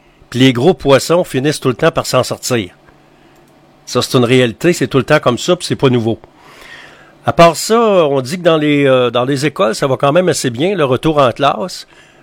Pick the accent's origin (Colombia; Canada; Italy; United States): Canada; Quebec; Pour revenir par chez nous, au Québec, au pays